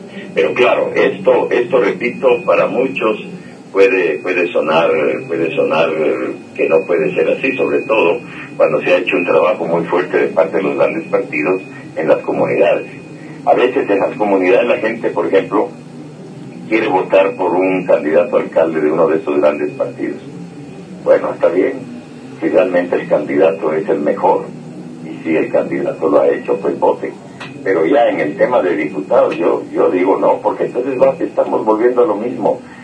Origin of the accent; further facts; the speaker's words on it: Guatemala; sino sencillamente en mi punto de vista como ciudadano guatemalteco.